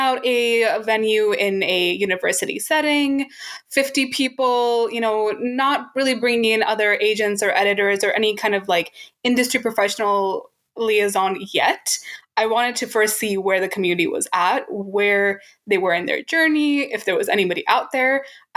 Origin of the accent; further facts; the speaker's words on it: United States; now in Canada; When I, and also I'm from America, and I didn't know what the nonprofit scene was like in Canada.